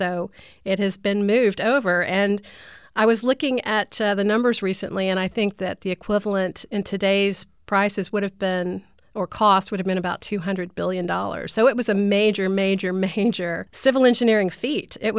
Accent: Dallas, Texas, United States; I grew up in Dallas. I'm a Dallas native

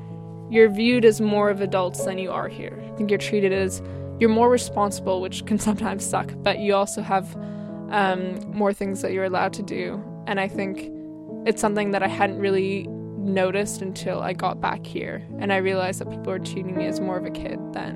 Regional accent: Seattle, Washington, United States; I mean, I'm definitely from Seattle, right? I was born here and everything.

